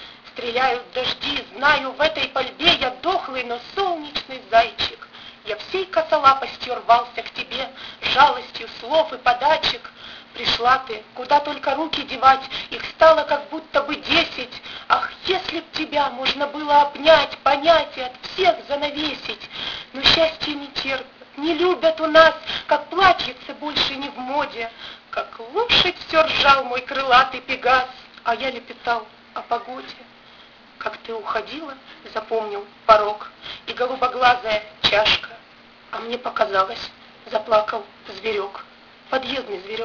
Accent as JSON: {"language": "Russian", "region": "Kyiv", "country": "Ukraine", "said": "Я киевлянка, поэт, без пяти минут счастливый человек."}